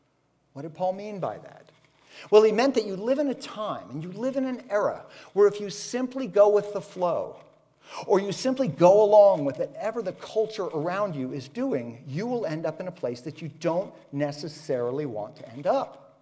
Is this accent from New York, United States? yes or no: no; Miami, Florida, United States; I'm from Miami.